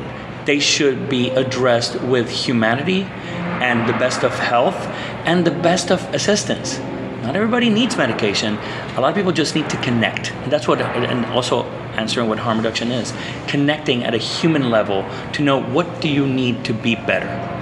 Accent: Puerto Rico; moved away; also born or lived in Florida, United States / Indiana, United States; Yeah, I'm born and raised in Puerto Rico. But I was lucky that I've been able to study in different places in the United States. I studied a couple places. I did Florida for a few years. I went to Indiana.

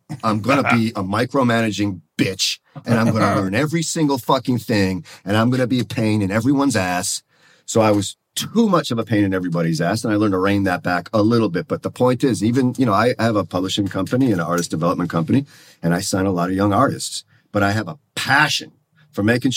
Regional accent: Detroit, Michigan, United States; I was from the Midwest in Detroit.

